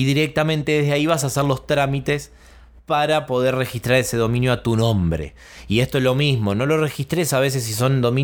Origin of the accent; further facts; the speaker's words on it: Argentina; nosotros podemos, como argentinos, podemos registrar dominios directamente desde el ente regulador de dominios en Argentina